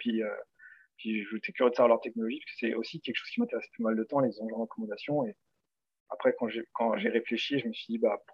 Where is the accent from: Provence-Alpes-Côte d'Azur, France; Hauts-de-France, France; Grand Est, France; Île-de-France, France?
Île-de-France, France; moved away as an adult; Je viens de la région parisienne, donc en 94, pour ceux qui connaissent. Et j'y ai vécu jusqu'à mes 22 ans, 23 ans, quelque chose comme ça.